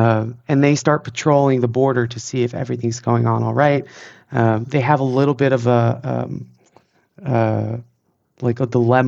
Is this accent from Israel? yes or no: yes; Israel; growing up in Israel, I was taught about how strong the IDF is